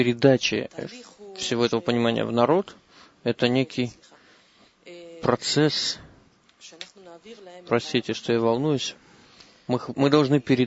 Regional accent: Australia; now in Israel; Я приехал из Австралии, сейчас уже живу здесь, в Израиле.

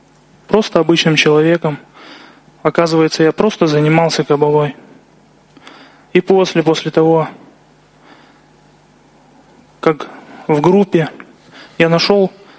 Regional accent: Omsk, Omsk Oblast, Russia; я приехал из Омска.

